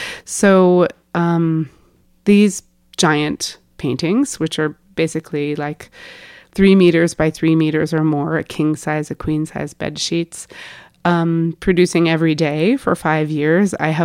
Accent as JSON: {"language": "English", "region": "Vermont", "country": "United States", "said": "I'm from Vermont"}